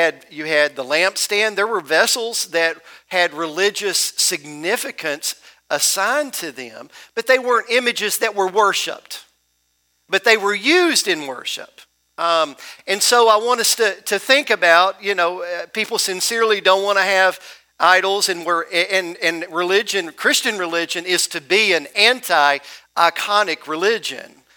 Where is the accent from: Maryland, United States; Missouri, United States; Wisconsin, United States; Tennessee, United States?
Tennessee, United States; I know when the church that I grew up in Tennessee, when at the back of the wall of the baptistry, we had religious art there.